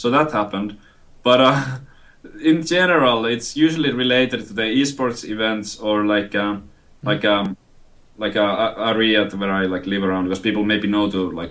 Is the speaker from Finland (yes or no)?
yes; Finland; English is a second language; Actually, like around my hometown, I do. Like when I go to a nightclub or something, it's happened quite a few times. Oh, but when I'm abroad, it's not very common. Or when I'm like in other cities, it's happened a few times. But mostly in Finland